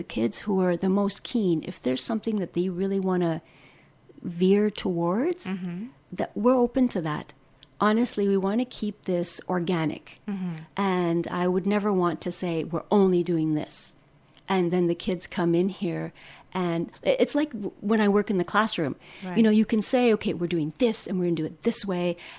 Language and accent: English; Vancouver, British Columbia, Canada; now in Barrie, Canada; I love living out in Barrie. I grew up in Vancouver.